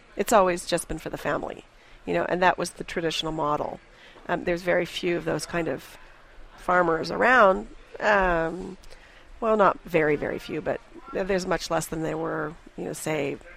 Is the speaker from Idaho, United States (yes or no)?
no; Atherton, California, United States; born or raised there